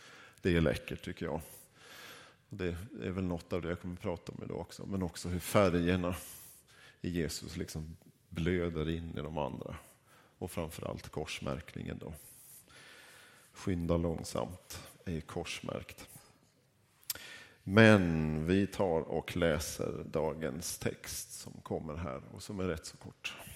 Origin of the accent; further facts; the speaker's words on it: Norrbotten County, Sweden; Men det är svårt för mig som norrbottning, så det blir...